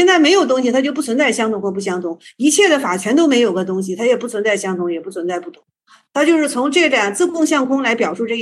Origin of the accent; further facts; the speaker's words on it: China; 我们中国人说话直接